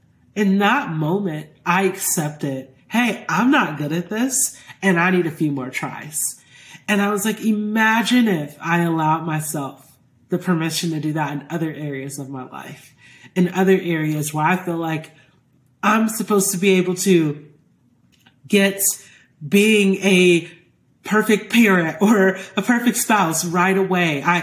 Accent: Georgia, United States; I grew up in Georgia, and I would go downtown and I would have to parallel park.

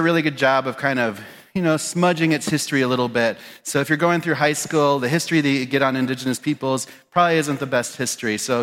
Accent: Pine Ridge, South Dakota, United States; I was born and raised in Pine Ridge in South Dakota, and our focus are on indigenous foods.

